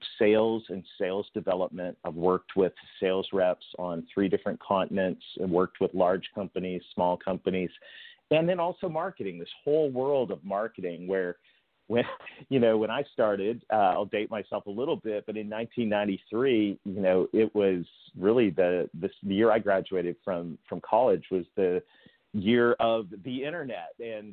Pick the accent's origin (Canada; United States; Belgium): Canada; I'm a Canadian kid that married a Southern girl